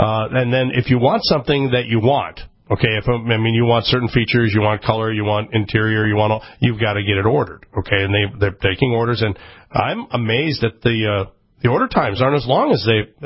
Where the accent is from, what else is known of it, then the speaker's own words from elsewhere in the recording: Minneapolis, Minnesota, United States; I remember going, growing up in the Twin Cities, going out to Cedar Hills to go skiing back in the day.